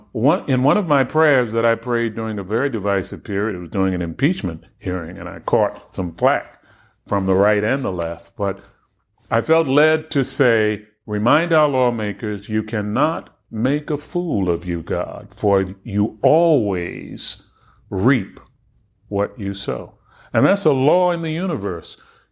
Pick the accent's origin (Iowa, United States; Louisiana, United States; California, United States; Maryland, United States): Maryland, United States; Baltimore; I remember growing up in Baltimore, planting a seed and expecting it to come up overnight.